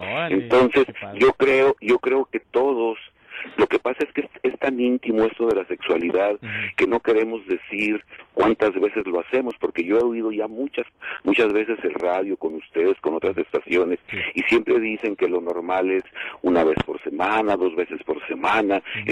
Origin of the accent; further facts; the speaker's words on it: Mexico; yo hablo por mí, yo soy mexicano y yo nunca tuve ninguna educación sexual.